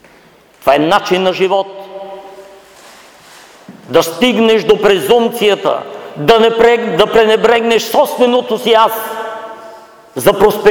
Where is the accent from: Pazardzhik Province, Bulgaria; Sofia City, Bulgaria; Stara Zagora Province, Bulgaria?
Pazardzhik Province, Bulgaria; Аз съм дошъл от Пазарджишкия край, от едно село.